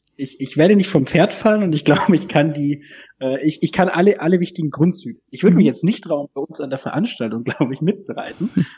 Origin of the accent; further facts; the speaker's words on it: Ansbach, Bavaria, Germany; Wohlbehütet als Einzelkind im wunderschönen Ansbach-Eib in Mittelfranken. In Ansbach-Eib auch in die Grundschule, dann der Weg in die Innenstadt ans Platengymnasium in Ansbach.